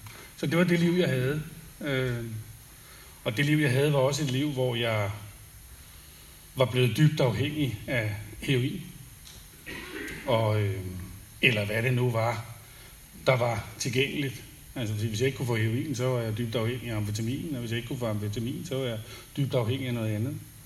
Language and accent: Danish; Copenhagen, Capital Region of Denmark, Denmark; Jeg er fra København af